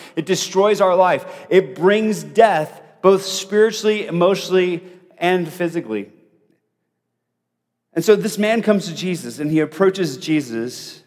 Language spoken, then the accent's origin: English; Bogota, Bogotá, Colombia; Growing up in Bogota, Colombia, South America, where I grew up, we had lepers in our community